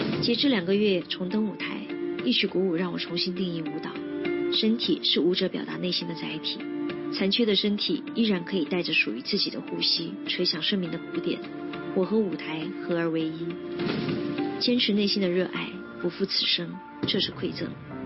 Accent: Hanwang, Sichuan, China; 如果说现在弟兄姐妹们能够来到四川，来到我的家乡汉望镇的话，

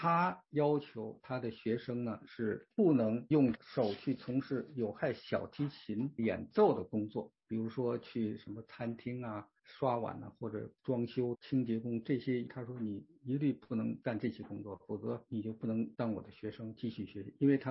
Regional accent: China; now in Australia; 因为他知道我刚刚从中国过来不久

